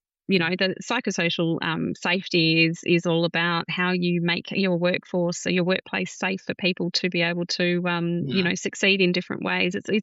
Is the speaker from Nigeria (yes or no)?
no; Perth, Western Australia, Australia; my hometown in Perth, Western Australia